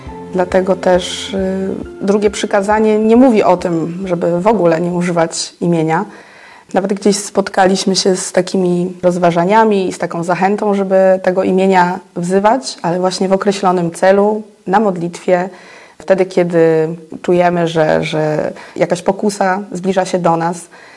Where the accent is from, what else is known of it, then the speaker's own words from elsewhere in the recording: Ostrów Wielkopolski, Greater Poland Voivodeship, Poland; I mój mąż Marcin. Jesteśmy z Ostrowa Wielkopolskiego.